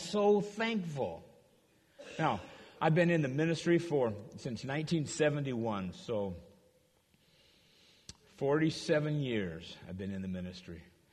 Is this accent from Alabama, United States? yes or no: no; Arizona, United States; now in San Diego, United States; "Hey, I'm from Arizona. I believe I have died and gone to heaven prematurely. I love San Diego.